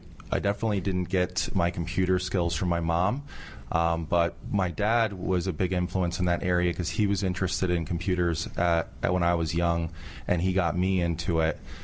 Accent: New York, United States; I grew up in the Catskills.

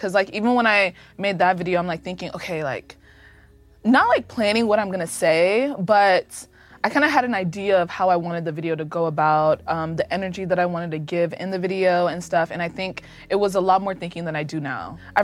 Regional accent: Nigeria; I'm Nigerian.

